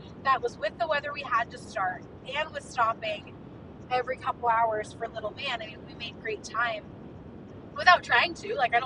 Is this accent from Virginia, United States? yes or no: no; California, United States; also born or lived in Oklahoma / Texas; I've made a lot of drastic moves where from my hometown, where I lived in California, San Diego was 24 hours away. Then I moved to Oklahoma, and that was 30 hours away.